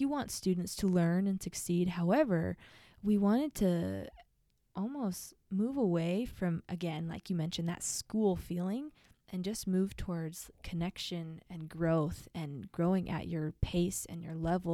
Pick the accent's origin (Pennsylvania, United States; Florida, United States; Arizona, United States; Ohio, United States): Arizona, United States; now in St. George, United States; But I'm from Arizona, like I said, and I had a good friend in high school, and she was Christian.